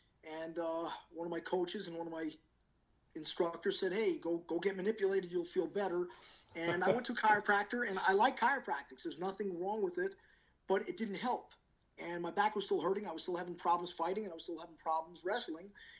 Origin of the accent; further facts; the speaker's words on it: Spring Valley, New York, United States; And so I ended up growing up in Spring Valley, New York.